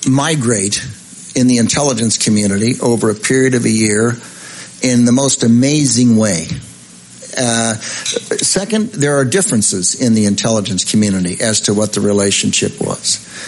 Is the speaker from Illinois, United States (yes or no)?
yes; Chicago, Illinois, United States; We've had that trouble in … hometown, Chicago. Yeah, my hometown.